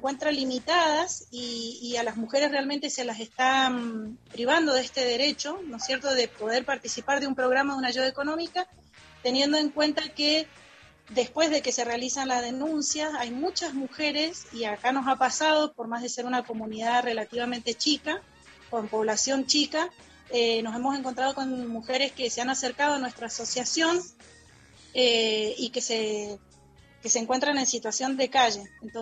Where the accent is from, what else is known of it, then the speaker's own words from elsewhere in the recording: Malargüe, Mendoza, Argentina; nosotros somos de Malargüe.